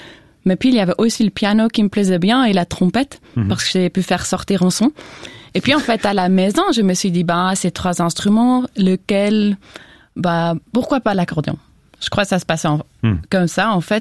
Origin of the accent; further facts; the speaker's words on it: Zurich, Switzerland; quand j'étais enfant à Zurich